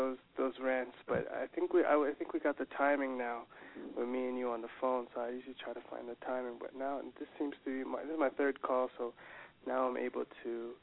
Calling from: Calgary, Alberta, Canada; I am calling from Calgary, Canada.

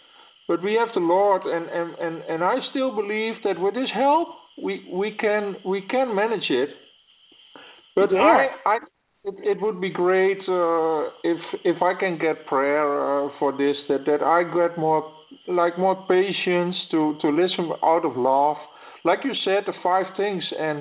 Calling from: Netherlands; from the Netherlands.

